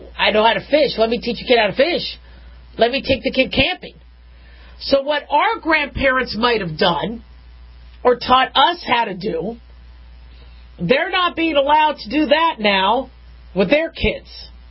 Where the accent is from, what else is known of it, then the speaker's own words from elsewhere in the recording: Phoenix, Arizona, United States; I mean, I grew up in Phoenix, Arizona. We had Wallace and Ladmo.